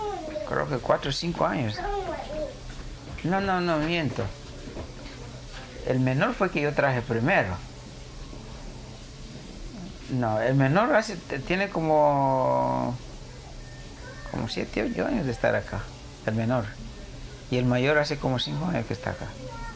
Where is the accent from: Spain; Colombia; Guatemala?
Guatemala; yo fui muy popular allá en Guatemala, en mi pueblo.